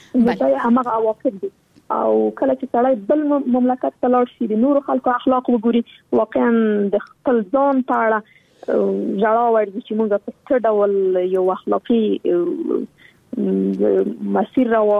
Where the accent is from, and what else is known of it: Afghanistan; born or raised there